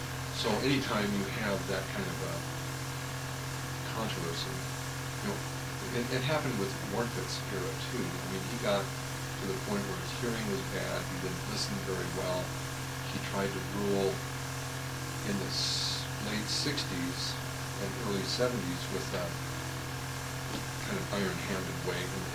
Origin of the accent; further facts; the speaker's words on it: Washington, United States; also born or lived in North Dakota; I was born in Jamestown, or in Linton.